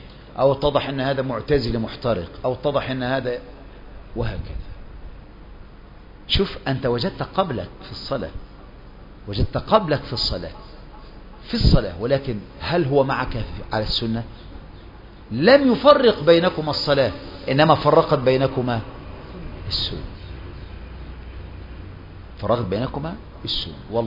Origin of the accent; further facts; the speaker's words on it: Egypt; انتوا خلي من مصر، انا من مصر